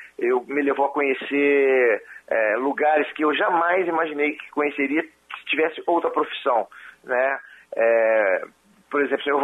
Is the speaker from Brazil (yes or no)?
yes; Rio de Janeiro, Brazil; born there; Eu nasci em Laranjeiras, maternidade escola, Laranjeiras.